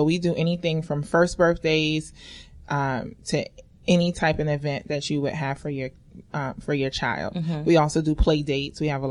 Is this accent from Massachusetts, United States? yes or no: no; Brooklyn, New York, United States; moved away as an adult; now in Georgia, United States; I'm from New York, Brooklyn to be specific. And I moved to Georgia about 6 years ago.